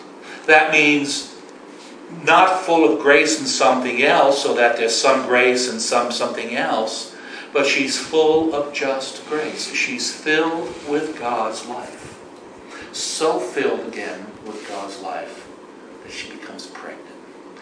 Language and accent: English; New Jersey, United States; I come from New Jersey. You know? I come from a place where a lot of people call themselves Catholic.